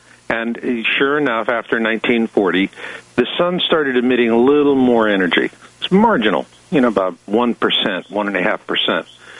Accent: Arizona, United States; And I grew up in Arizona. To me, snow was something you put in a cone with some flavored syrup and bada bing.

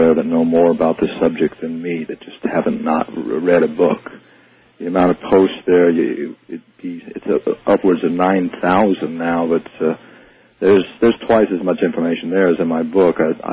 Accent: Arizona, United States; I'm probably going to move maybe back to my home state of Arizona

